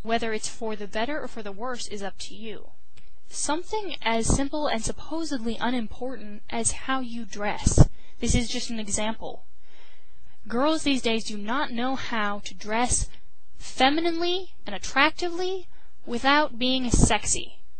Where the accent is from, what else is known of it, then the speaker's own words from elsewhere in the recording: United States; You know, as an American woman, I think it's a shame that guys have to look outside this box, this feminist box.